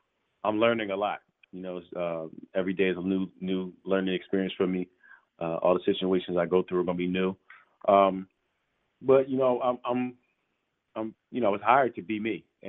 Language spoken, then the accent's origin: English; Chester, Pennsylvania, United States; I'm from Chester, grew up watching the Sixers.